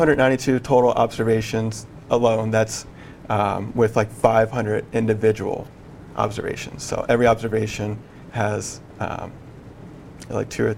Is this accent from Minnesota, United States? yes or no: no; Richmond, Virginia, United States; No, I'm from Richmond, Virginia.